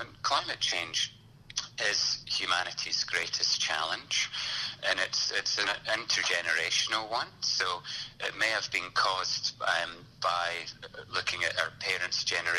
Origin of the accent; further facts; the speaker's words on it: Scotland, United Kingdom; obviously I come from Scotland and it's pretty dreary, as we say. It can be wet and cold, and there's not much sunshine.